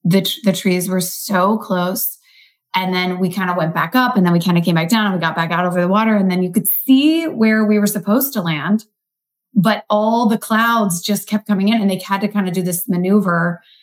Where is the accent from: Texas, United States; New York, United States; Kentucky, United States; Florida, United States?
Kentucky, United States; I saw it growing up in Kentucky.